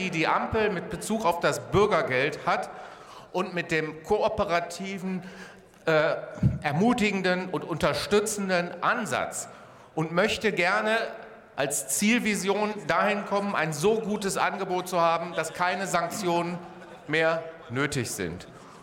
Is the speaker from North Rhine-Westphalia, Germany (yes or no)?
yes; Dortmund, North Rhine-Westphalia, Germany; In meiner Heimatstadt, in Dortmund, wo mein Wahlkreis ist